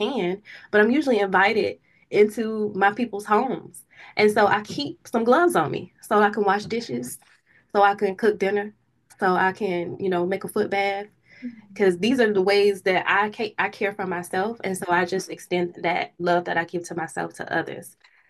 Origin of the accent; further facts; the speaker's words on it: Jonesboro, Georgia, United States; I grew up in Jonesboro, Georgia, and I have been traveling on and off nomadically really since 2017.